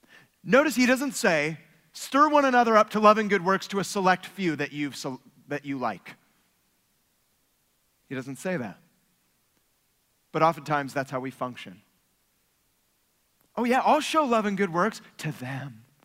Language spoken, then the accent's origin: English; Berkeley, California, United States; I grew up near Berkeley, so.